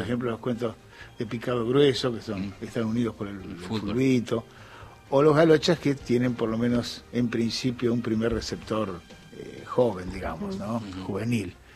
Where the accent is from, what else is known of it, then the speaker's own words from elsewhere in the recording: Adolfo González Chaves, Buenos Aires Province, Argentina; born there; Queda en el sur de la provincia de Buenos Aires, cerca de de Tres Arroyos